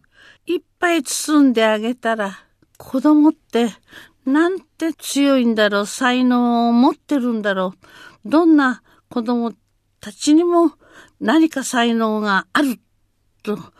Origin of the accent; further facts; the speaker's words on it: Tokyo, Japan; born there; also born or lived in Osaka; 私ね、はい、東京生まれ で、